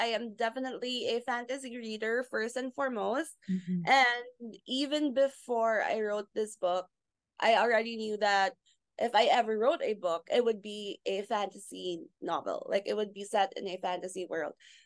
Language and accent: English; Philippines; I'm from the Philippines.